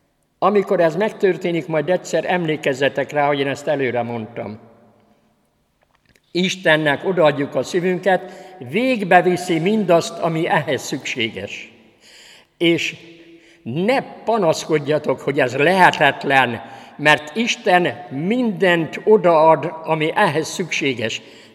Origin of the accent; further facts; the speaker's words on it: Nagykanizsa, Zala, Hungary; born there; Elmentem Nagykanizsára, a nagykanizsai születésű vagyok